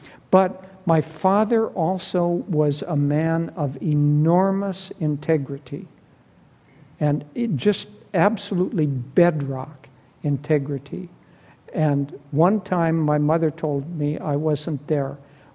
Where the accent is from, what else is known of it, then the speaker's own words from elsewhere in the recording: Minnesota, United States; So it was I grew up in Minnesota, so probably conversation was slightly above average, you know, in our household.